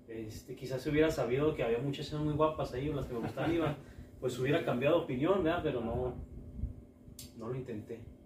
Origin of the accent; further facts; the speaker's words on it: Durango, Mexico; Nosotros somos de Durango, mi familia es originaria de Durango. Mis hermanos, si bien nacieron aquí, pues yo nací inclusive en Durango.